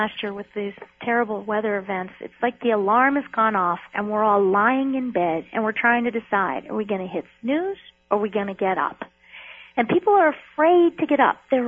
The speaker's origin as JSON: {"language": "English", "town": "New York City", "region": "New York", "country": "United States", "tie": "born or raised there", "said": "The first was that I'm from New York City originally. My family's from there."}